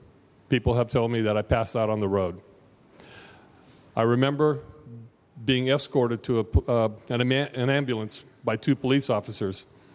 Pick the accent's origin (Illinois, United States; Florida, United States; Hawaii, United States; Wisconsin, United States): Hawaii, United States; I grew up here in Hawaii. I love the water.